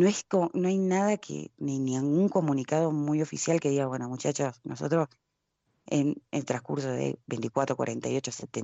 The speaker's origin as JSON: {"language": "Spanish", "town": "General Belgrano", "region": "Buenos Aires Province", "country": "Argentina", "lives_now": "La Plata, Argentina", "said": "yo soy originaria de General Belgrano, provincia de Buenos Aires, me fui a estudiar allá."}